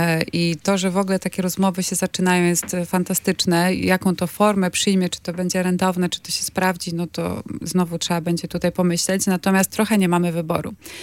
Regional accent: Elbląg, Warmian-Masurian Voivodeship, Poland; Ja pochodzę z Elbląga i tam ilość autobusów, częstotliwość dramatycznie spada.

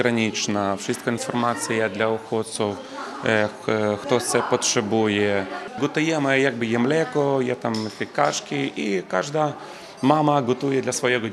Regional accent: Ukraine; Polish is a second language; jestem wszystko z Ukrainy.

